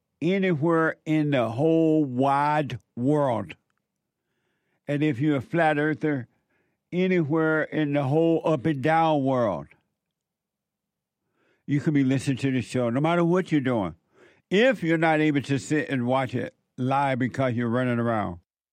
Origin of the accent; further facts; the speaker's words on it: Alabama, United States; And so I grew up in Alabama there on the plantation.